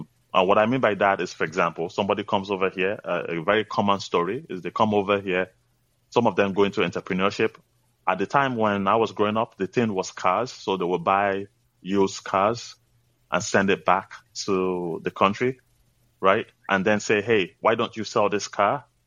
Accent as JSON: {"language": "English", "country": "Nigeria", "tie": "born or raised there", "lives_now": "United States", "said": "I grew up in Nigeria, actually was born in the U.S., grew up in Nigeria, and then came back to the U.S."}